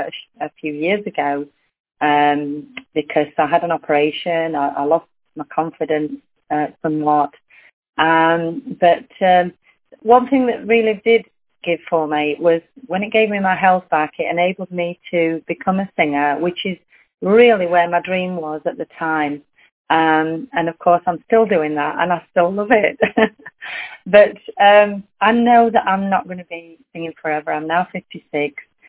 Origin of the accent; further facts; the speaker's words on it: Sheffield, Yorkshire and the Humber, United Kingdom; from Sheffield in South Yorkshire in England.